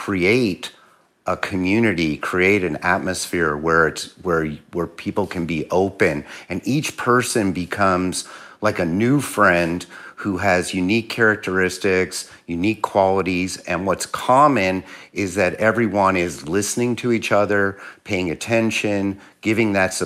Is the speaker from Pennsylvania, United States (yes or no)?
yes; Philadelphia, Pennsylvania, United States; he sounded like a guy from Jersey, and I'm originally from Philly.